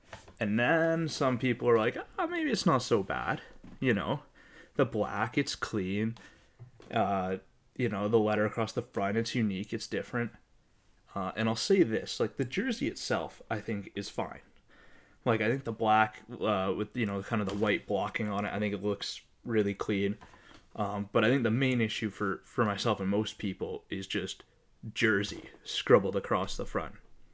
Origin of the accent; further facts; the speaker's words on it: Canada; We're Canadian, so we celebrated a month ago.